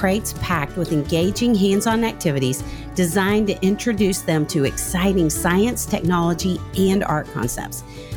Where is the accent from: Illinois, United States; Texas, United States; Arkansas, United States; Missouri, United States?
Arkansas, United States; Well, when I was growing up in Arkansas, we didn't call them sleepovers.